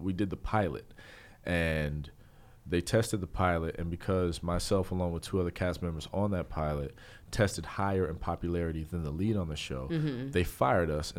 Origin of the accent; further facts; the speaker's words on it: Camp Lejeune, North Carolina, United States; born there; also born or lived in Hawaii; I was born in Camp Lejeune.